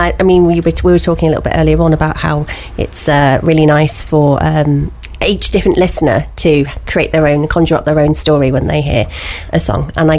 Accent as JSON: {"language": "English", "region": "South of England", "country": "United Kingdom", "said": "And, you know, I'm a Southerner, but I feel like I'm an honorary Northerner now. I think I've been here long enough."}